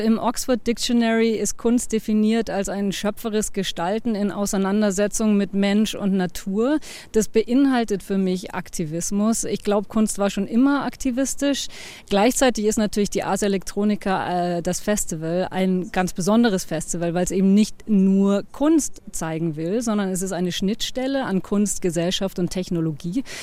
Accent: Munich, Bavaria, Germany; Ich bin aus München.

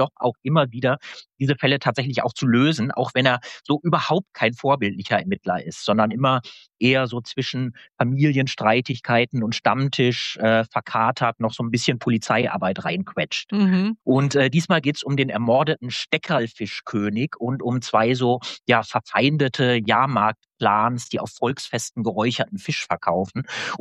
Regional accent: Northern Germany, Germany; born there; ich bin eigentlich gebürtiges Nordlicht

